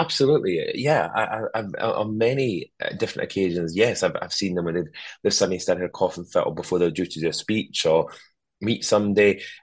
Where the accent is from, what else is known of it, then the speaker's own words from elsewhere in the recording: Scotland, United Kingdom; Even though I'm Scottish